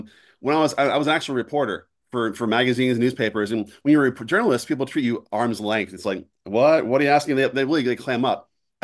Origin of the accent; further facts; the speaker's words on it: Philadelphia, Pennsylvania, United States; The truth is, I was born and raised in Philly. I'm a lifelong Philly. I lived there more than any other place in my life, and I still feel like an outsider.